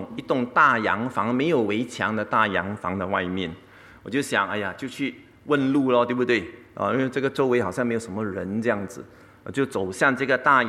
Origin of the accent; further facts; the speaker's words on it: Singapore; 我以为是安全，我是新加坡人嘛，幼稚